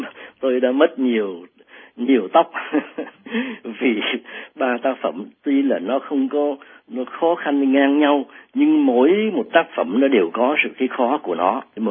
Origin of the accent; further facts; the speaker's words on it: Southern Vietnam, Vietnam; also born or lived in Rạch Giá / Long Xuyên; tôi là người tuy là nói dòng Bắc và gốc thì cha mẹ miền Bắc, nhưng tôi sinh trưởng ở Nam